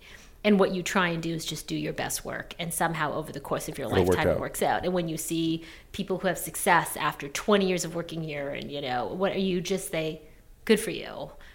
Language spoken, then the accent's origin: English; Canada; moved away as an adult; now in United States; I grew up in Canada. I moved down to New York after college